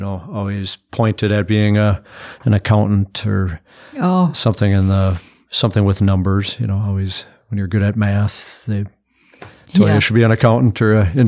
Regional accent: West St. Paul, Minnesota, United States; I grew up in West St. Paul, Minnesota, and great neighborhood. Betty Lane, it's a brand new neighborhood, just loaded with kids.

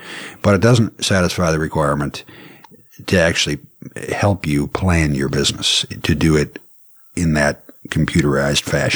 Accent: Minneapolis, Minnesota, United States; About a mile west of Lake Nokomis in South Minneapolis, Minnesota.

